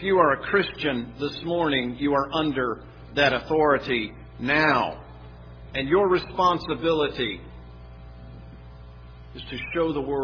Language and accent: English; Texas, United States; I'm originally from Texas. Perhaps you will know in Texas that if you're at a stoplight, this isn't everywhere, but where I'm from